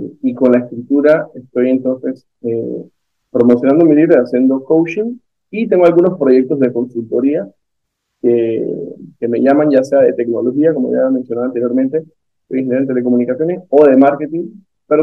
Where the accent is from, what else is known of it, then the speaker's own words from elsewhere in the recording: Panama; soy panameño, nacido en Panamá, y tengo 42 años